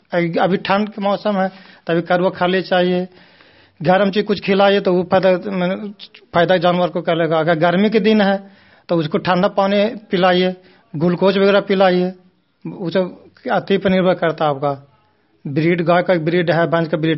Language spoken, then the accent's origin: Hindi; Kurari, Bihar, India; ग्राम post Kurari, panchayat खाजुरा, प्रखंड नगरनौसा, जिला नालंदा का निवासी हूँ।